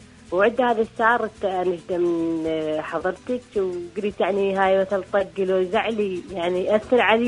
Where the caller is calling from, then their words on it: Kuwait; من الكويت